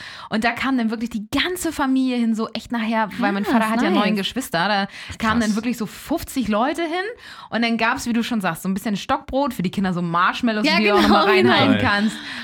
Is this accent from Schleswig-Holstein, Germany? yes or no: yes; Elmshorn, Schleswig-Holstein, Germany; was bei uns zu Hause in Emshorn im Garten abgeht.